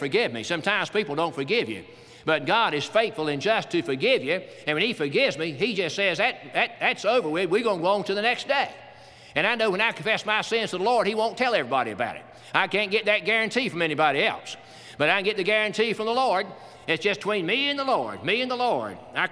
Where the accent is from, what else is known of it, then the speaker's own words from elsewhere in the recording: North Carolina, United States; also born or lived in Florida; now in Tennessee, United States; She said, no, I'm from North Carolina. That's where I'm from.